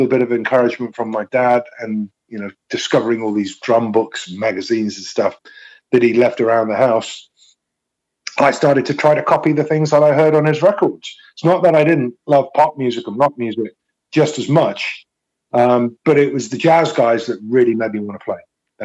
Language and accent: English; West Midlands, United Kingdom; And then I started to look at getting away from my hometown. I mean, there was a lot of music going on in Birmingham and the towns and cities that surrounded Birmingham.